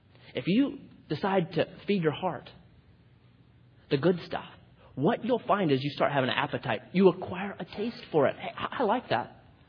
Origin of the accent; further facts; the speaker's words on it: Grants Pass, Oregon, United States; I was born in Grants Pass. Not born in Grants Pass, raised in Grants Pass.